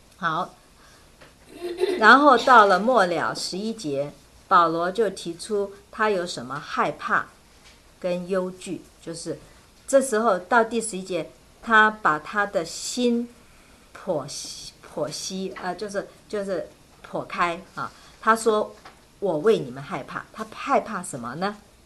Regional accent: China; 他们跟我们中国人一样有阴历、我们中国人的历就叫做阴历

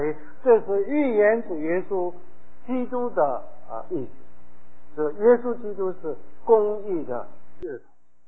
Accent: China; 我们中国人说善有善报，恶有恶报，若是不报时候未到。

